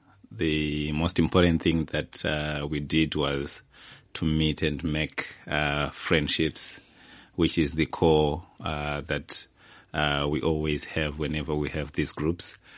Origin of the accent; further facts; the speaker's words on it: Zimbabwe; I am from Zimbabwe, and the demographics of that place where I come from is very dynamic and is very diverse.